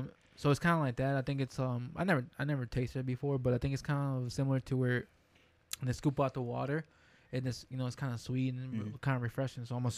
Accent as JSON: {"language": "English", "country": "Canada", "said": "I'm a Canadian"}